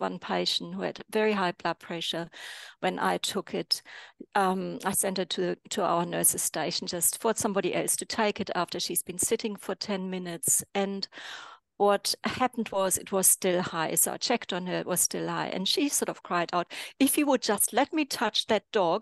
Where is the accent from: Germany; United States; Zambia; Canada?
Germany; now in Australia; So obviously, as you can hear, I'm not Australian. So I migrated from Germany in 1991.